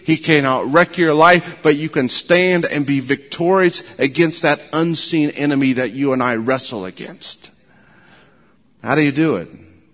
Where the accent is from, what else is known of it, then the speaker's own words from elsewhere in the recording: United States; Memorial Day is a day that as a country, as a people, as an American people, we honor those who have given their blood for the faith.